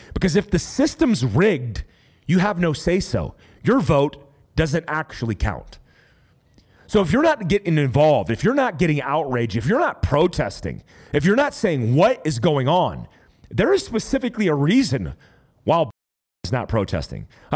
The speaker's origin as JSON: {"language": "English", "town": "Fort Ord", "region": "California", "country": "United States", "tie": "born there", "said": "I was born in Fort Ord, California, which is Monterey."}